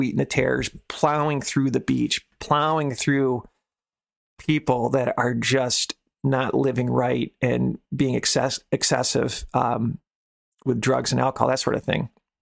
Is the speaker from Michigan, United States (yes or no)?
yes; Michigan, United States; So I grew up in Michigan, and if you went to Lake Michigan, you would see boats and sailboats docked by the beach.